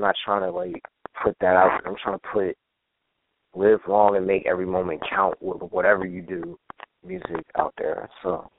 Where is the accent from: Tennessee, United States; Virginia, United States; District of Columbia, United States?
District of Columbia, United States; Washington; I'm from Washington, D.C., born and raised.